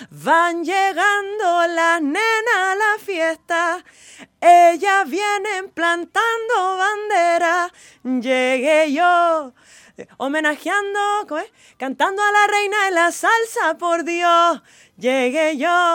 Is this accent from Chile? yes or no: yes; Chile; soy chilena y estoy haciendo salsa